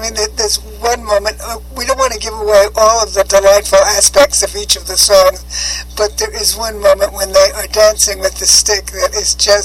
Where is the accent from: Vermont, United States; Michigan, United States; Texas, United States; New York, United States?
New York, United States; I mean, I think that when I was growing up in New York and going to theater